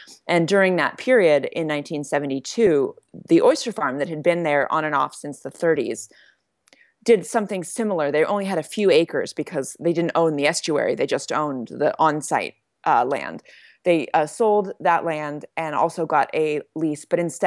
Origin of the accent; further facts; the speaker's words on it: California, United States; I'm from West Marin and I grew up in the Bay Area.